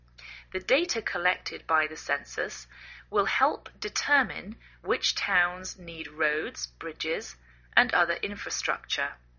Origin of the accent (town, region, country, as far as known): England, United Kingdom; now in United States